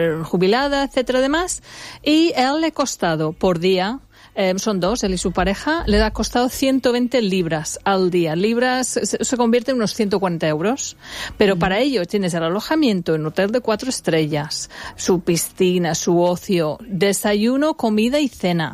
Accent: Birmingham, West Midlands, United Kingdom; accent: Brummy; Spanish is a second language; Se nos dice Brummy y nuestro acento es un Brummy accent. Es bastante difícil de entender.

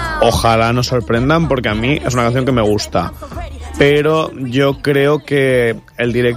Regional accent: Valencian Community, Spain; accent: Valencian; Aquí como valenciano parlantes los dos no somos...

